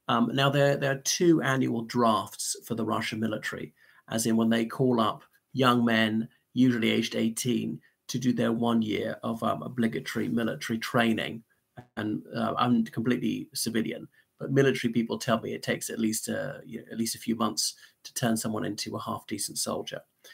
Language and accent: English; Ireland; from Ireland.